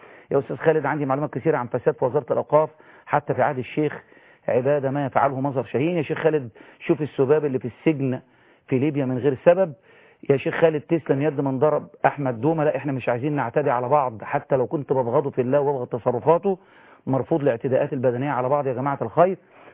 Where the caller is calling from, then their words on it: Minya, Minya Governorate, Egypt; بسرعة كده، أنا من المنيا